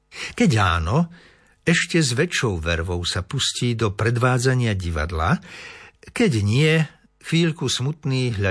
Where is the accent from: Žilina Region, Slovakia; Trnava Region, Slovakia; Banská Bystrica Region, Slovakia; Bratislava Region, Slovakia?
Žilina Region, Slovakia; Liptovské Revúce; Obzvlášť vynaliezaví bývajú kocúry, ktorým u nás na Liptove hovoríme máčkovia. Návšteva manželov Jolany a Fabiána z našej dediny Liptovské Revúce je vždy spojená s bohatým etologickým repertoárom správania ich kocúra, čierneho ako sadza.